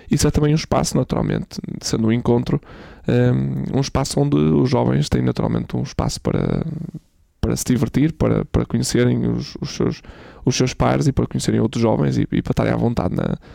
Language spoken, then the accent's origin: Portuguese; Guimarães, Braga, Portugal; Guimarães por isso mesmo, ou seja, por essa associação de, no primeiro encontro que realizo como presidente, ir logo para a minha cidade natal.